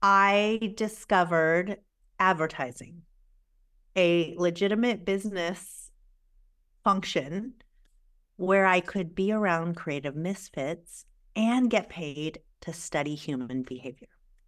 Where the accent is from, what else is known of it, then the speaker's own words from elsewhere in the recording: California, United States; English is a second language; also born or lived in Taiwan; I was an immigrant from Taiwan to California when I was really young. So I didn't know the language. I felt like an outsider. I lived in a really amazing kind of old-fashioned-y, predominantly white town.